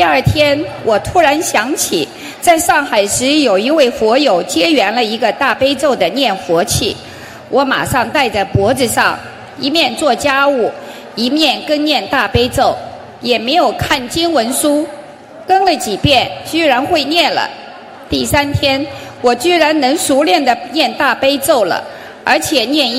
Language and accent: Chinese; Palo Alto, California, United States; 我是来自加州湾区的帕拉奥托